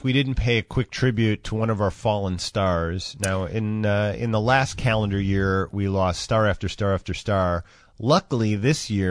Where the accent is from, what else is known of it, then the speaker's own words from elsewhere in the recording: Midwest, United States; Now, keep in mind, I grew up here in the Midwest, as you did as well.